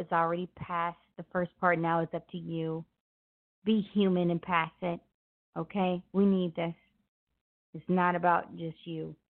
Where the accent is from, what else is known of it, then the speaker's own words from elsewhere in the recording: Memphis, Tennessee, United States; I am a African-American woman, and I come from Memphis, Tennessee, where King marched for us, where this National Civil Rights Museum was born